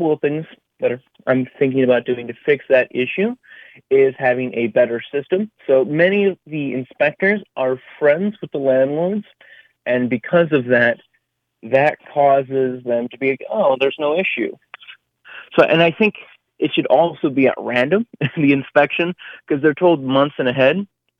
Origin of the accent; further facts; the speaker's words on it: Port Huron, Michigan, United States; Well, I was born and raised in Port Huron, if that's not evidence.